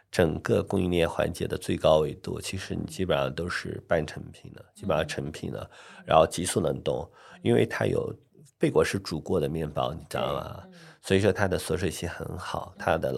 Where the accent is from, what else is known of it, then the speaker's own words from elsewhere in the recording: Northwest China, China; 对，我们西北人一定要加醋的，对吧